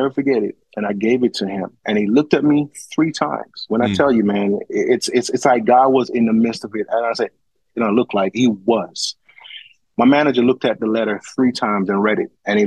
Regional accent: Jamaica; I'm from Jamaica, man. I'm from Jamaica. I'm a Jamaican.

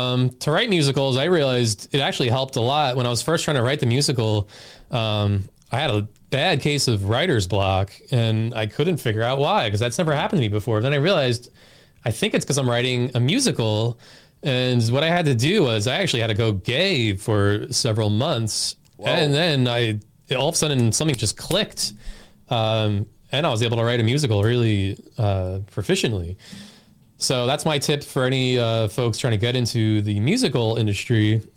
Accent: New York, United States; Because I'm from New York.

